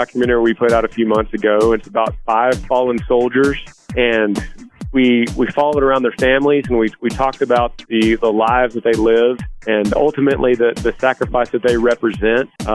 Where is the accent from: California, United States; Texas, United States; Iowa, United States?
Texas, United States; besides my home state of Texas